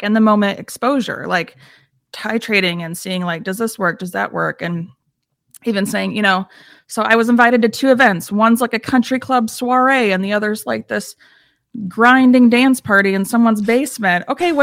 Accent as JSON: {"language": "English", "region": "the South", "country": "United States", "tie": "born or raised there", "said": "So like I grew up in the South, and I came from this very, Southern religious culture"}